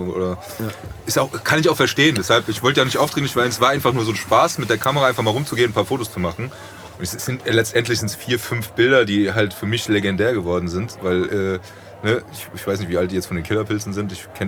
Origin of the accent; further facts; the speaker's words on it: Frankfurt, Hesse, Germany; Aber ich komme aus Frankfurt und da ist halt … die Eins.